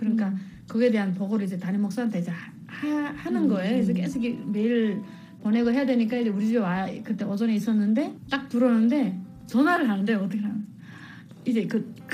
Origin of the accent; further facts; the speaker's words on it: North Korea; also born or lived in China; 저는 북한에서 뭐 했고 어떻게 북한 탈북했고 그다음에 중국에서 어떻게 살았고